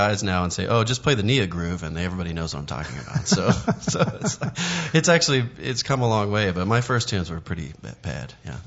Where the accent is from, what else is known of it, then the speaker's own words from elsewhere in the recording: Chapel Hill, North Carolina, United States; I did. I grew up in North Carolina.